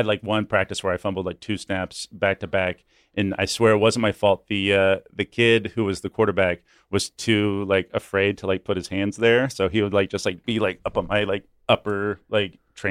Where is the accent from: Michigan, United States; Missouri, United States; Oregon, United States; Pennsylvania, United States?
Missouri, United States; Kansas City; I am from Kansas City, so I am a huge, huge Chiefs fan.